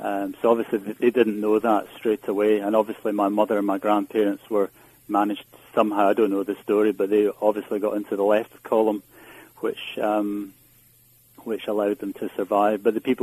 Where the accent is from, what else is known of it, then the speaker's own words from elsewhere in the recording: Glasgow, Scotland, United Kingdom; when I was growing up in Glasgow